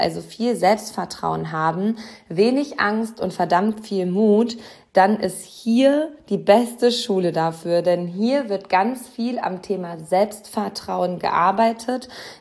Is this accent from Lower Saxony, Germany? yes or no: no; Hamm, North Rhine-Westphalia, Germany; Frank Wagner ist Schulleiter der Gebrüder Grimm Schule, einer Grundschule in meiner Heimatstadt Hamm.